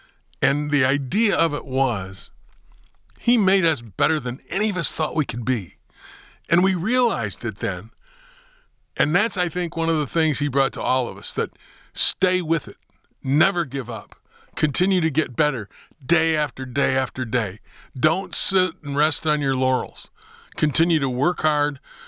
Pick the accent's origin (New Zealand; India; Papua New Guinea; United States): United States; East Lansing, Michigan; It was great. My dad was the director of the School of Criminal Justice at Michigan State University.